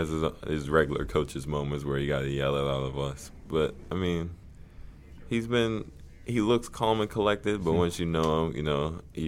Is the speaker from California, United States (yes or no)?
yes; San Diego, California, United States; also born or lived in Texas; I lived in Texas for 10 years. I'm from San Diego, California, so I really didn't grow up having the favorite team.